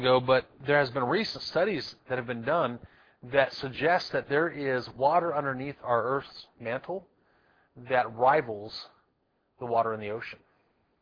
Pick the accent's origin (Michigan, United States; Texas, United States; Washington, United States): Washington, United States; we're from Washington, so those are hills, and I know people call those mountains, but they're hills.